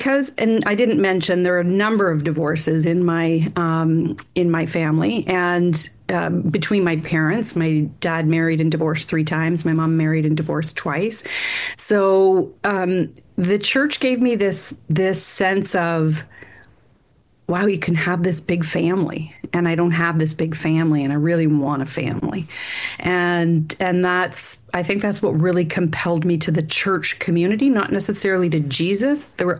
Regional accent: Aylmer, Ontario, Canada; I grew up in Aylmer, Ontario, just south of London, Ontario, for those of you who don't know, tomato and tobacco country, and lived there for 12 years. I did not grow up in a Christian home.

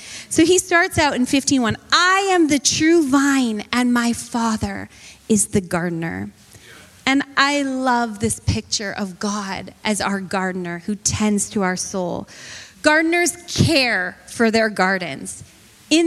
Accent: Canada; everywhere you drive, there's Canada flags, and I love it. We are Canadian. We are proud. We have our maple leaf.

